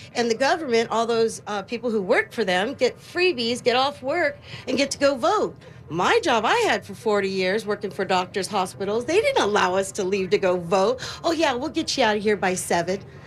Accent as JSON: {"language": "English", "region": "California", "country": "United States", "lives_now": "La Habra, United States", "said": "Well, I'm from the L.A. County, but now I'm an Orange County snob."}